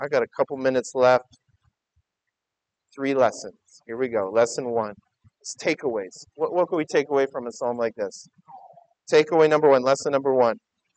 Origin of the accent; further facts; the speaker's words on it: Detroit, Michigan, United States; So I grew up in Detroit.